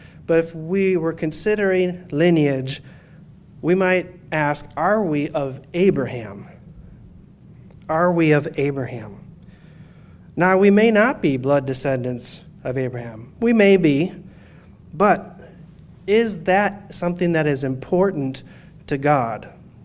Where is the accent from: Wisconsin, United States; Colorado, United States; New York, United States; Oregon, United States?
Wisconsin, United States; also born or lived in Phoenix / Illinois; Because I grew up in Wisconsin, but I also lived in Phoenix for 5 years when I was in high school and beyond. And I moved back to Wisconsin shortly before I met my wife, and I moved to Illinois and married her.